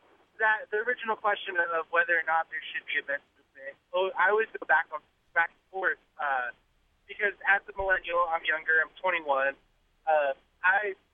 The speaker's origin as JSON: {"language": "English", "region": "West Coast", "country": "United States", "said": "But I'm from the West Coast, like beach West Coast, so extremely liberal people."}